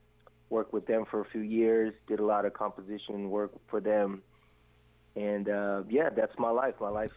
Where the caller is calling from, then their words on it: Brisbane, Queensland, Australia; I'm in Brisbane, Australia.